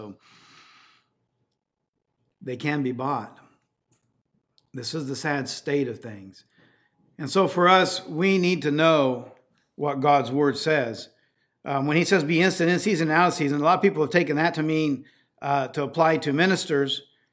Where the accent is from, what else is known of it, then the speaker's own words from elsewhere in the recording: Paraguay; When I was growing up in Paraguay